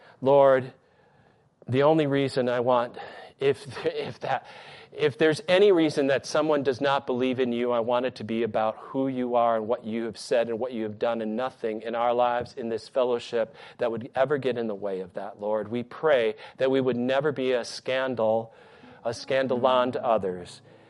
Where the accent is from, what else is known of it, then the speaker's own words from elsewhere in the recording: Michigan, United States; I loved my hometown in Michigan.